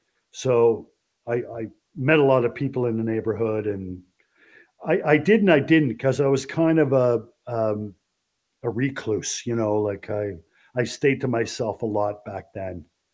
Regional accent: Ontario, Canada; also born or lived in Scarborough; And then about 4 years of age, in 1969, my parents bought a cottage resort in the Kawarthas in between Lindsay and Bob Cajun on Sturgeon Lake on the North Shores.

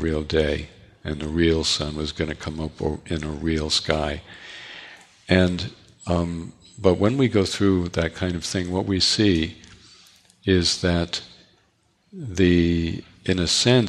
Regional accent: East Coast, United States; I grew up on the East Coast, kind of WASP family, go to the best schools, become a minister, a doctor, a lawyer

